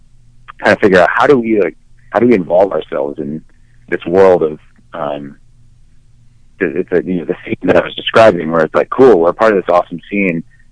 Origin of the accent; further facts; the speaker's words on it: Austin, Texas, United States; we're from Austin and we're sort of isolated geographically from the rest of the world.